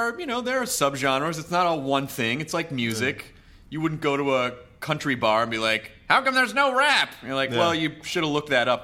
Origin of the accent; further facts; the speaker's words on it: Los Angeles, California, United States; And then, so I'm American and I'm from L.A.